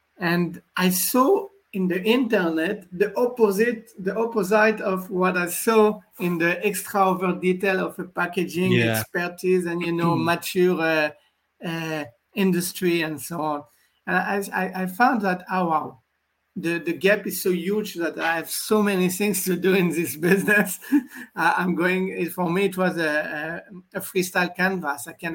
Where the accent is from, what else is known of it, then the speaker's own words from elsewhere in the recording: France; the fact that I came from France, I have only to be grateful for my experience in France